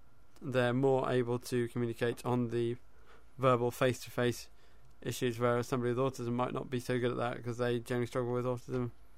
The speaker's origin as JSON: {"language": "English", "town": "Windsor", "region": "South East England", "country": "United Kingdom", "tie": "born or raised there", "said": "I was raised in the Royal Borough of Windsor and Maidenhead"}